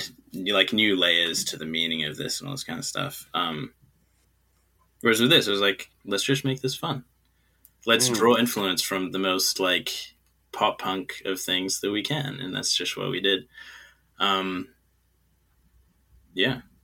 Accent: China; also born or lived in New Zealand; Because I'm from New Zealand, sure. But I grew up in China. And so I don't really feel like I'm from New Zealand, but I can't really feel like I'm from China either.

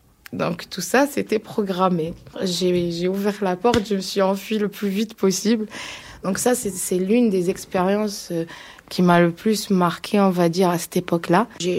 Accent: Algeria; now in France; Je suis algérienne. Je suis arrivée en France en 2016 avec en tête le rêve américain en France.

